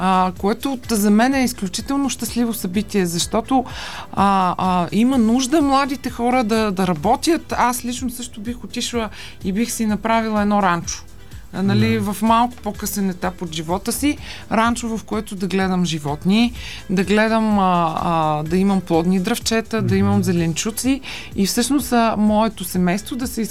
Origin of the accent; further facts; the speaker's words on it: Plovdiv, Plovdiv Province, Bulgaria; Аз съм от Пловдив и така са ме научили в околните села